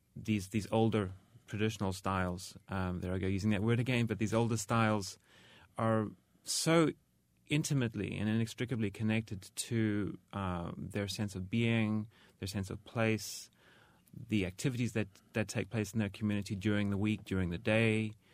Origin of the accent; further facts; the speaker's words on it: Durban, KwaZulu-Natal, South Africa; And there's something about this excerpt that really gives me that sense of being back in my hometown, Durban.